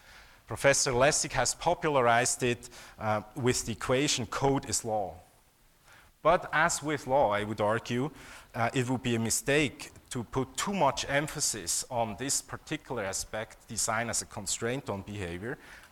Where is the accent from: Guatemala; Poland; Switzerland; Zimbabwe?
Switzerland; the Federal Administrative Court of Switzerland, which is my home country.